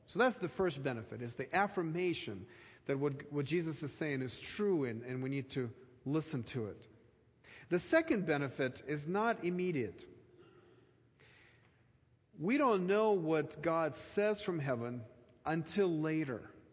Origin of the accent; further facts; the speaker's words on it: Ukraine; As you know, I come from Ukraine, and was born and raised there